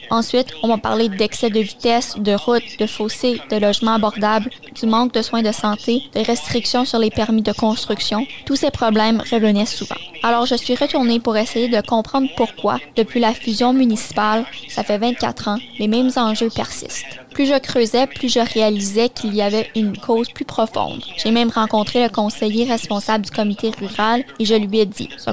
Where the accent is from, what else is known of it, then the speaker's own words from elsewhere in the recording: Ottawa, Ontario, Canada; Je suis né à Ottawa et j'y ai toujours vécu.